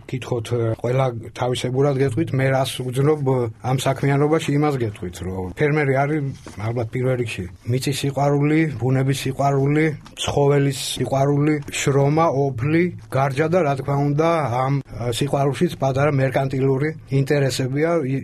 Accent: Tbilisi, Georgia; სწავლობდი რუსულ სკოლაში, გადმოვედით თბილისში საცხოვრებლად, სადაც მეხუთე კლასიდან გავაგრძელე რუსულ სკოლაში სწავლა

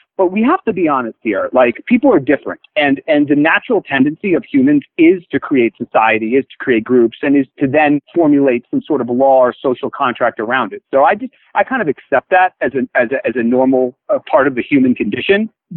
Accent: United States; Now, you know, as an American, I feel as bad as things have been going in the last few decades, I still feel very fortunate that I was born here

